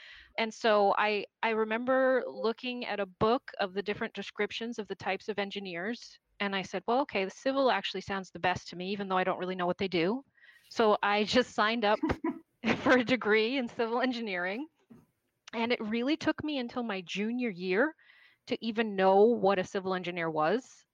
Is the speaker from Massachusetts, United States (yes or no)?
yes; Massachusetts, United States; now in California, United States; I grew up in Massachusetts, so I'm from the East Coast.